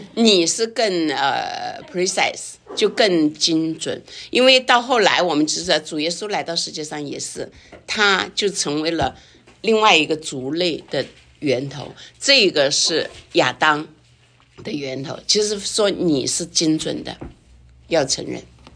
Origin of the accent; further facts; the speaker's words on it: China; moved away as an adult; now in United States; 那特别我们从中国飘到美国来，我们像我很年轻就过来，20几岁就过来，那个时候觉得说啊，我的老家在中国啊